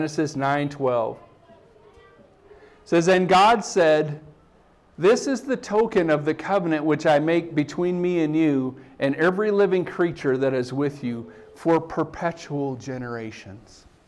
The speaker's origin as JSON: {"language": "English", "region": "South Dakota", "country": "United States", "tie": "born or raised there", "said": "as a farmer growing up in South Dakota, we prayed for rain every single year."}